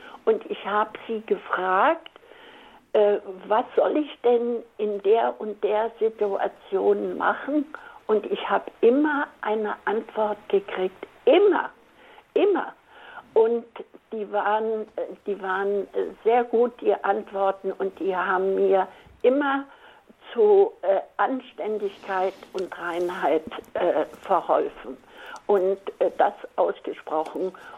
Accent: Silesian Voivodeship, Poland; Ich komme aus Schlesien. Ich bin eine uralte Frau, nämlich 90 Jahre.

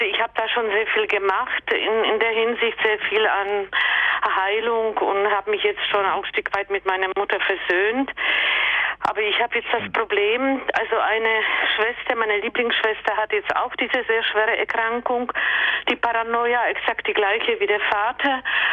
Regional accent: Czechia; German is a second language; now in Germany; meine Heimat, das ist also in Tschechien

